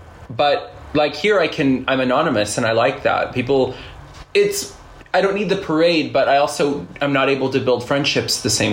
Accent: California, United States; I'm from California, so I do feel kind of that pull to return at one point.

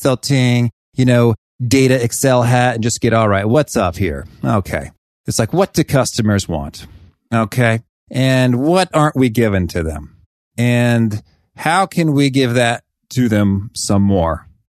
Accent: Danville, Illinois, United States; I grew up in Danville, Illinois. I got some farming community in my friends and neighbors, you know, cornfields all around me.

